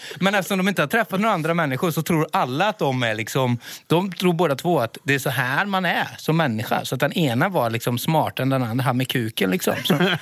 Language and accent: Swedish; Skara, Västra Götaland County, Sweden; born there; Nej, jag är född i Skara. I Lidköping, BB i Lidköping.